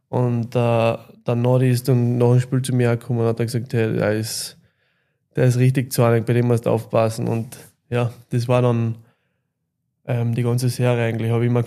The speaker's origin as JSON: {"language": "German", "town": "Linz", "region": "Upper Austria", "country": "Austria", "said": "Ja, als Linzer, wenn man da einmal gespielt hat, wird man es immer im Herzen tragen und immer vermissen."}